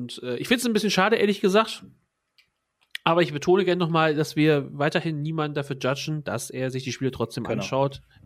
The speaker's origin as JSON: {"language": "German", "country": "France", "second_language": "German", "said": "Also als Franzose hätte ich auch mehr Spaß daran"}